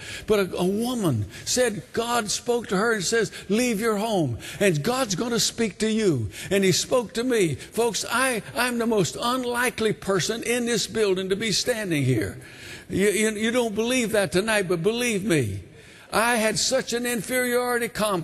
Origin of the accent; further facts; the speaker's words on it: Connecticut, United States; I'm from Connecticut originally, but she moved back among her folks